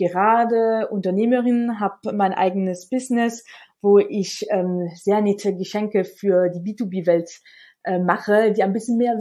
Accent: France; German is a second language; now in Germany; wenn man es schön deutlich hören kann, komme ich nicht aus Deutschland, sondern aus Frankreich. Ich bin 31 und bin jetzt seit 2012 von G4 in der Nähe von München

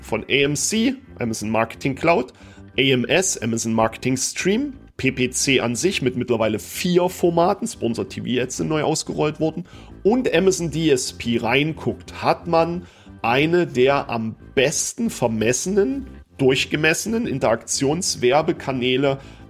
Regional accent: East Germany, Germany; Ich komme aus dem Osten und habe dort in einem Ort gelebt mit einer Kaserne, ganz normal.

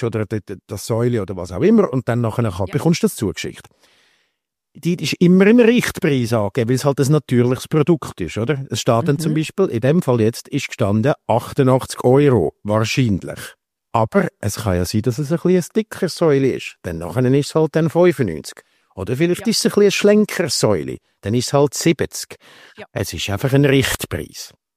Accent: Switzerland; die gibt es bei uns in der Schweiz auch

